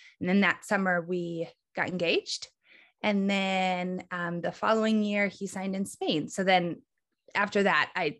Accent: Minnesota, United States; So I'm actually from Minnesota.

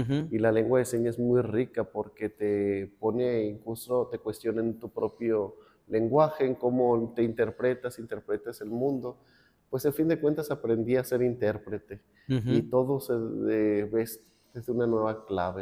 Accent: Culiacán, Sinaloa, Mexico; Ah, pues soy originario de Culiacán, Sinaloa. Tierra de gente amable, tierra de paz, muy bello por allá.

